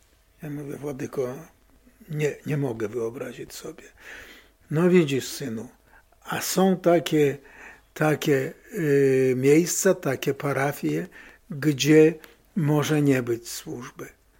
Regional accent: Klejniki, Podlaskie Voivodeship, Poland; also born or lived in Czyże; ja się urodziłem tutaj niedaleko. W Czyżach się urodziłem. W Klejnikach wyrastałem do 7 lat, zanim do szkoły poszedłem, a już do szkoły wróciłem do rodziców

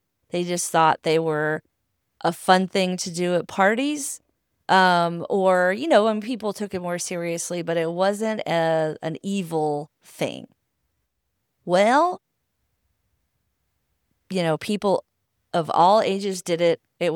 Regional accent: Southern US, United States; I grew up in the South, and I was raised in a Southern Baptist church, a rather progressive one, I would say, but still, you know, an evangelical church.

